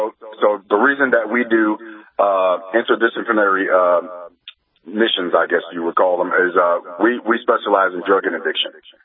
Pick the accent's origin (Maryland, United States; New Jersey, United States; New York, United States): New York, United States; Brooklyn; So where'd you come from? I came from Brooklyn, but I'm talking about my ancestors.